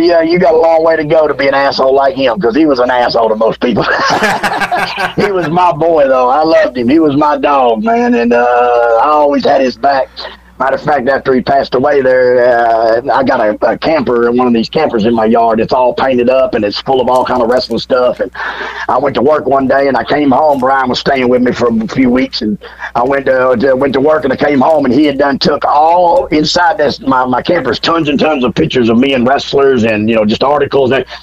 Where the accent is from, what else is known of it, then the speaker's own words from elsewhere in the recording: Hendersonville, Tennessee, United States; We grew up in Hendersonville, and he actually went through my dad's wrestling school also.